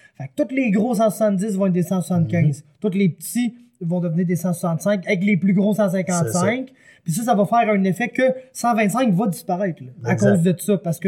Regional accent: Quebec, Canada; parce que je suis un Québécois, je suis pas un anglophone du tout.

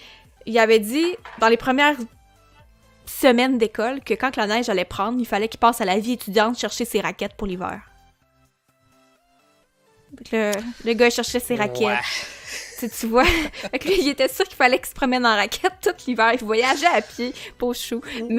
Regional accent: Saint-Jean-Port-Joli, Quebec, Canada; Moi, je suis native de Saint-Jean-Port-Joli, puis ça peut bien arriver que tu connaisses pas c'est où, mais c'est un petit village entre Matane puis Montréal. c'est vraiment petit.

